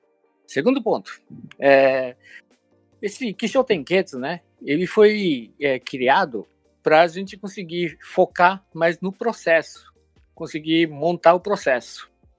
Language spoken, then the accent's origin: Portuguese; Japan; also born or lived in Brazil; eu nasci aqui no Brasil, mas eu fui na época de criança. Então, eu estudei as coisas básicas lá, assim, no Japão, sabe?